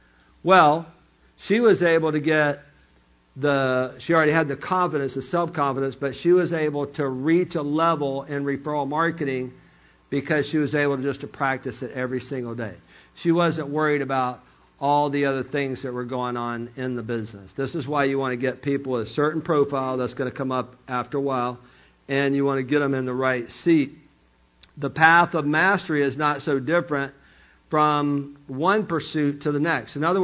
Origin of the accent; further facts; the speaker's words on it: Alabama, United States; You know I'm from Lower Alabama, right?